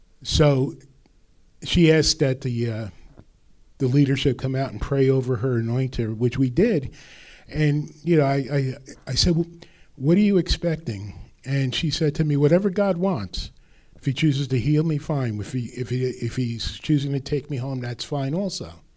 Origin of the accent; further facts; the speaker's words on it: Rutherford, New Jersey, United States; And they were from my hometown up in Rutherford.